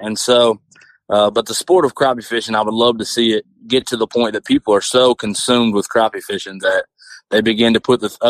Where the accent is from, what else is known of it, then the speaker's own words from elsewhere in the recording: Indianola, Oklahoma, United States; I grew up in a small town near McAlester, Oklahoma. Basically, I grew up in Indianola, graduated high school from Canadian, Oklahoma, and I have literally been living on Eufaula Lake here in Oklahoma my entire life.